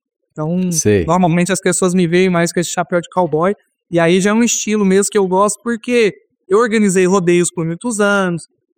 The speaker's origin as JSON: {"language": "Portuguese", "town": "Jataí", "region": "Goiás", "country": "Brazil", "tie": "born or raised there", "said": "a gente brincava quando era criança aqui em Jataí com violão."}